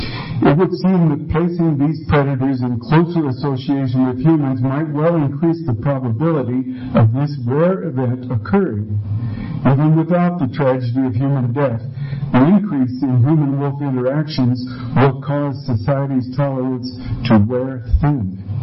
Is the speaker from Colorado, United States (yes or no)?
yes; Cortez, Colorado, United States; I'm from Cortez, and a rancher there.